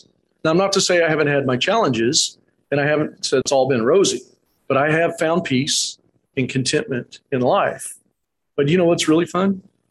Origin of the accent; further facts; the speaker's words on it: Missouri, United States; I tell everybody I'm from Missouri, you have to show me.